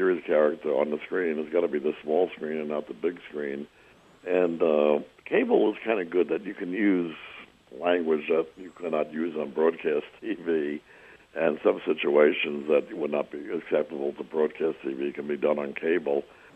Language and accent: English; New York, United States; Neither did I have a library growing up on Long Island when it was semi-rural in those days.